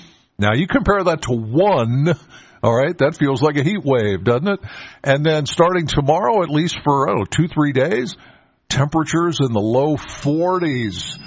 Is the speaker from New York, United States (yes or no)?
no; Penns Valley, Pennsylvania, United States; I'm from Penns Valley, so I got about a half-hour drive into the studio.